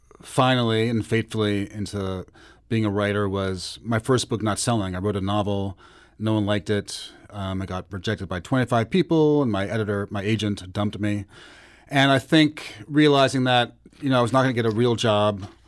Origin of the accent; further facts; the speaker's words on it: New York City, New York, United States; Well, I grew up in New York City and always would rush to buy the Village Voice every Wednesday